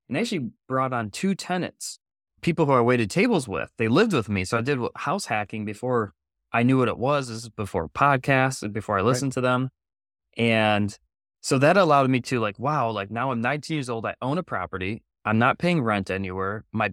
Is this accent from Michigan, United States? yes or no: yes; Michigan, United States; I'm from Michigan. I lived in Michigan at the time.